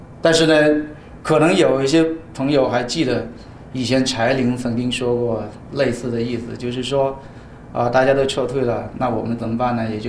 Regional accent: Guangdong, China; accent: Cantonese; Chinese is a second language; 我都有一些口音，因为我是广东话啊

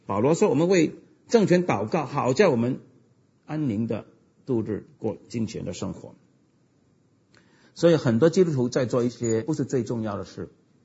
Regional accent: United States; 那我们美国人的

